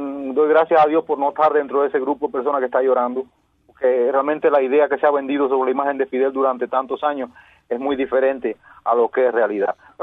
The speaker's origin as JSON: {"language": "Spanish", "country": "Cuba", "tie": "born there", "moved": "yes", "said": "Deseo lo mejor para mi pueblo y creo que los millones de cubanos exiliados tenemos muchísimos que ofrecer. Pues, eso por ver riqueza y no pobreza en la isla que me vio nacer."}